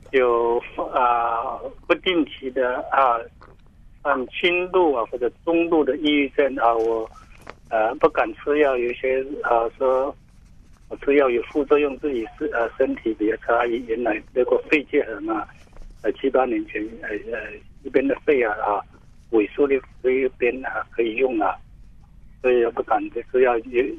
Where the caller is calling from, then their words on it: Fujian, China; 是我是福建的。